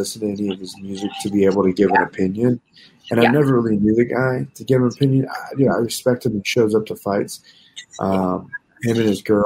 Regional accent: Michigan, United States; We're both from Michigan, I think.

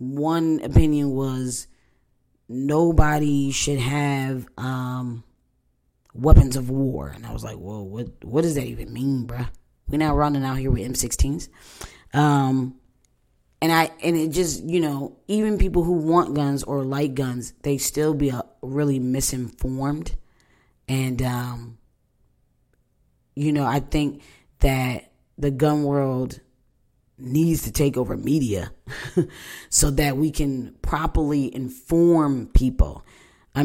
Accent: United States; I love America. I am American as they come.

